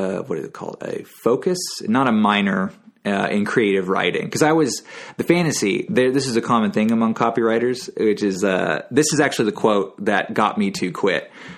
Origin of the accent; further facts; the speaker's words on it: Houston, Texas, United States; Yeah, Houston.